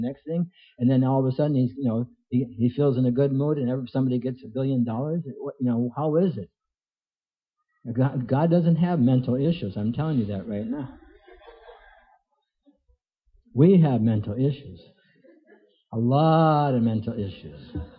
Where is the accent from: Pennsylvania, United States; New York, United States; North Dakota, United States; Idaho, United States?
North Dakota, United States; I'm not Canadian, I'm from North Dakota, but the closest temple was Winnipeg.